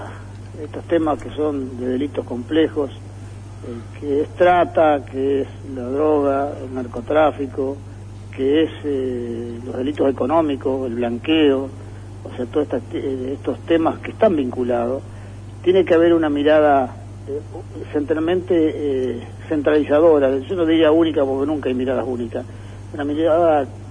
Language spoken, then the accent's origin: Spanish; Santa Fe, Argentina; nosotros como santafesinos debemos recuperar es la convivencia, la armonía. Santa Fe siempre fue una provincia de vivir tranquilo, de vivir pluralmente, solidariamente